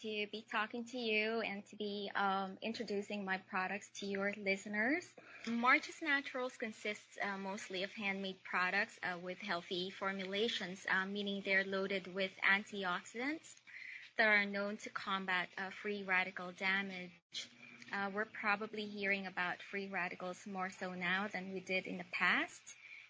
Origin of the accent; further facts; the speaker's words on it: Philippines; Since I'm from the Philippines and we have a lot of papayas there